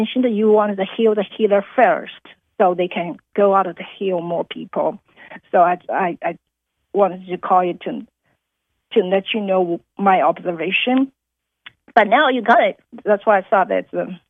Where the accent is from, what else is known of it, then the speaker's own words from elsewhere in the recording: Louisiana, United States; I'm from Louisiana. We are forming a small group inside Louisiana to do home study.